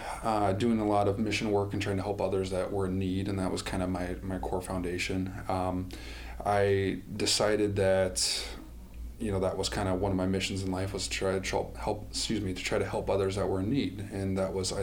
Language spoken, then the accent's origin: English; Indianola, Iowa, United States; I'm from Indianola, Iowa.